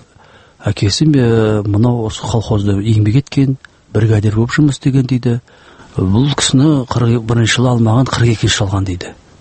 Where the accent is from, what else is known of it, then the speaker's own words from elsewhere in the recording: Zhualy, Zhambyl Region, Kazakhstan; Біз өзіміз алты ағайындымыз, Жуалда туылған, Бауыржан Момышұлы ауылында. Батыр кесек тұлға, қазақтың кесек тұлғасы, бір туар ұлы. Сол ауылда туып өстім, соның Айша Би ауылында мектепті жалғастырып, кейін көшіп